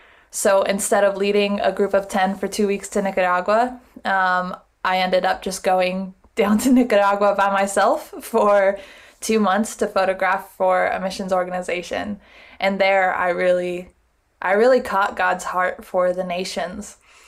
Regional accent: United States; And even that, I felt like, okay, this is like everyday missions, but not in my home country again. Mm-hmm. And then I came back to the States

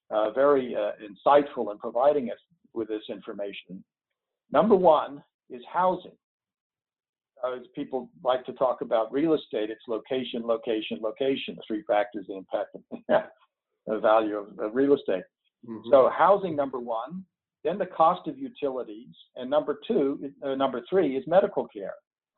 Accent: Massachusetts, United States; New Jersey, and my home state of Massachusetts.

